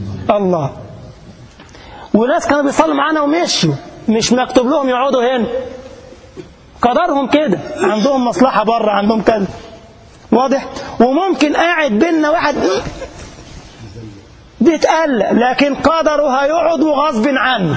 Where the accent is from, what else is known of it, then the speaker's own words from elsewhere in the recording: Egypt; وفجأة زواج من ألمانيا وأنا من مصر